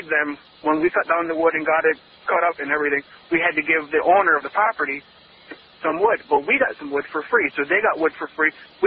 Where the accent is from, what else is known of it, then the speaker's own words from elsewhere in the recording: New York, United States; I'm an Indian on a reservation, so we trade amongst each other ever since I was little, we've always traded.